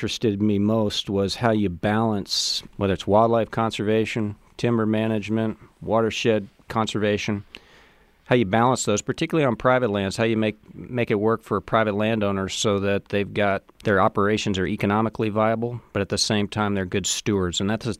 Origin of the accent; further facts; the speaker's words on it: Prospect, Kentucky, United States; So I grew up on a farm in Prospect, Kentucky. I've always been interested in the outdoors, spent a lot of time outdoors as a kid